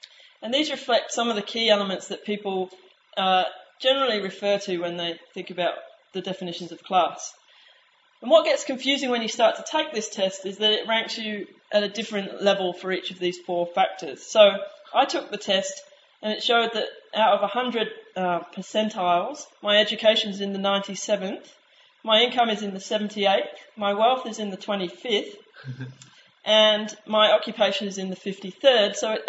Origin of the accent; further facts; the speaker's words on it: United Kingdom; And I grew up in Britain.